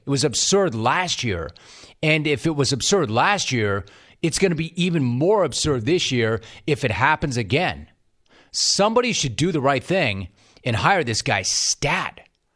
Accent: Los Angeles, California, United States; I'm a Los Angeles native. When I was a kid growing up, we had season tickets to the LA Kings.

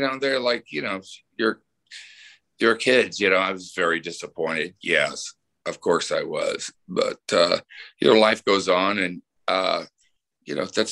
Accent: Houston, Texas, United States; I'm from Houston, since the Oilers lost to Buffalo that time, and you know they left Houston because of that game

